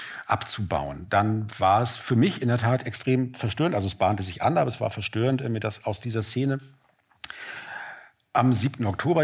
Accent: Berlin, Germany; für meine Heimatstadt Berlin sprechen darf

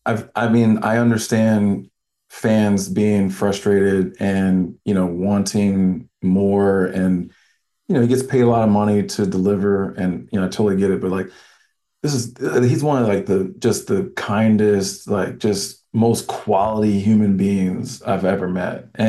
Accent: San Antonio, Texas, United States; I'm from San Antonio, snow.

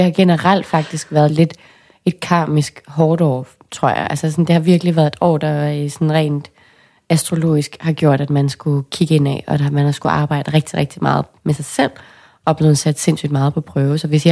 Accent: Risskov, Central Denmark Region, Denmark; Jeg kommer jo fra Risskov, hvor der er masser af hav og strand.

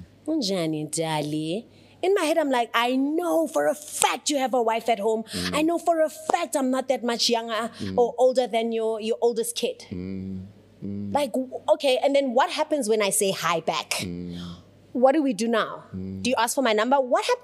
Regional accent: South Africa; But once you get to Italy, they're like, where are you from? And you're like, South Africa. They're like, oh, what? And you're like, yes.

